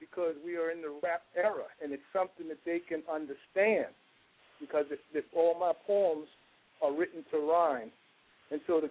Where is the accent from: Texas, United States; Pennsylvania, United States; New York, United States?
New York, United States; New York City; I'm from the Bronx, New York. I was abandoned by both parents, mom and dad. I was raised in foster care